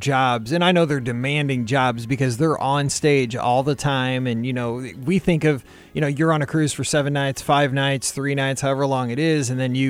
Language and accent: English; St. Louis, Missouri, United States; You know, I'm from St. Louis. I'm from the Midwest. I've never been to Broadway or anything like